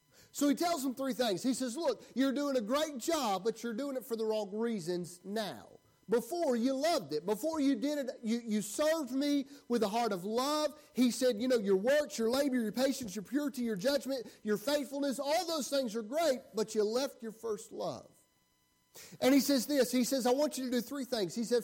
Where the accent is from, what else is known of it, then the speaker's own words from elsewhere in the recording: the South, United States; Sorry. I'm from the South, all right?